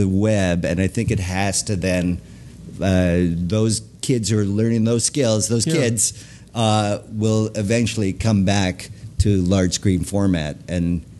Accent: Canada; growing up in Canada, you got more access to SCTV than you did to SNL.

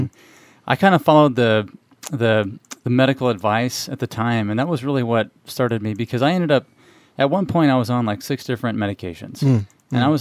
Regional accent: Springfield, Missouri, United States; moved away as an adult; I'm originally from Missouri, mm-hmm. Springfield, Missouri, actually. Mm-hmm. And grew up there, went to high school there, and then left

